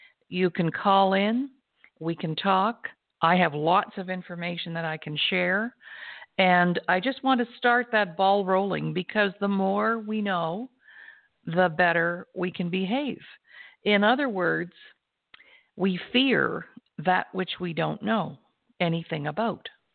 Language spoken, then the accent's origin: English; Nova Scotia, Canada; I'm from Nova Scotia. My dad grew up in Stewiacke, Nova Scotia. I personally went to school there myself.